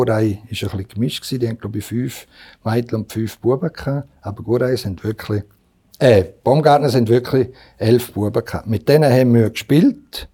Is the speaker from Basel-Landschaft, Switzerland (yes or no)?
no; Altstätten, St. Gallen, Switzerland; Ich bin in Altstädte aufgewachsen, mit 3 Brüdern und einer Schwester, mit einem Haufen Onkel und Tanten.